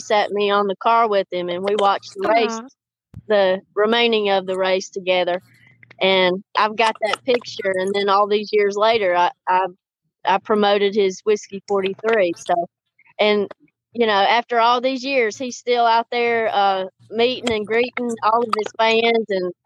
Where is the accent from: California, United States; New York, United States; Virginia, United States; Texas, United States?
Virginia, United States; Martinsville; This is my hometown of Martinsville, Virginia. We're celebrating 75 years here at the Martinsville Speedway.